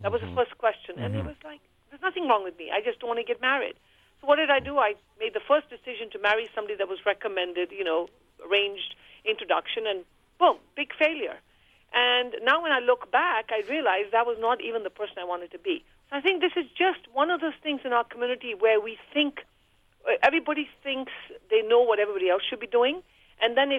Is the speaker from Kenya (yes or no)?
yes; Kenya; I didn't grow up in India. I grew up in Kenya, but I grew up in a very close-knit Indian community.